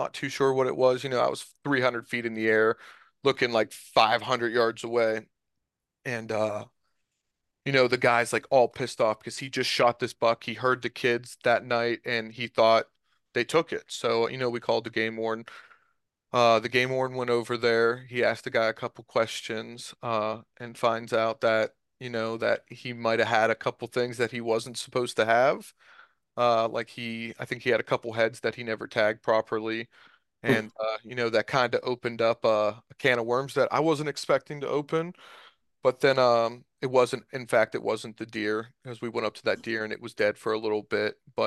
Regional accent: Ohio, United States; Yeah, so I have we have Save the Mill Creek Deer people in my area, because I'm from Mahoning County

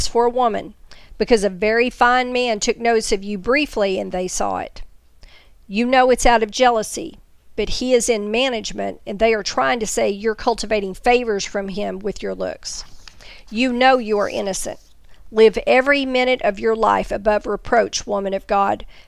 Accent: Texas, United States; Just keeping it real here, y'all. I'm a Texan. Y'all know that.

